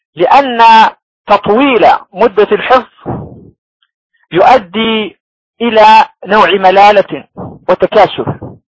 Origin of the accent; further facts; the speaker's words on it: Morocco; لأحد الشيوخ عندنا في المغرب